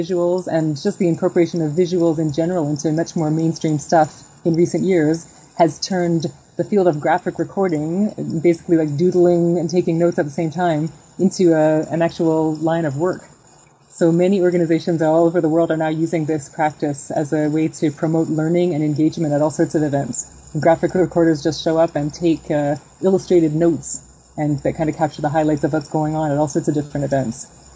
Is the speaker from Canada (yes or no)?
yes; Calgary, Alberta, Canada; also born or lived in Toronto; And I was from Calgary, and I moved back to Calgary, and I kept writing these independent comics.